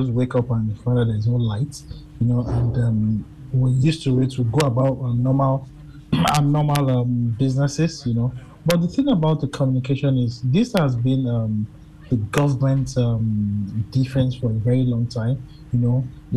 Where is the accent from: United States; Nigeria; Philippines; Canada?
Nigeria; I'm in my early 40s now, and since I've been on Earth, since I've been in Nigeria as a Nigerian